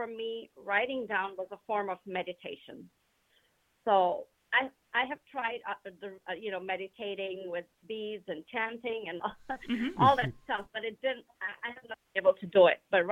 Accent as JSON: {"language": "English", "country": "India", "tie": "born there", "said": "And even though I was born in India, I didn't grow up there. So I cannot read Hindi, though I can speak it and understand it."}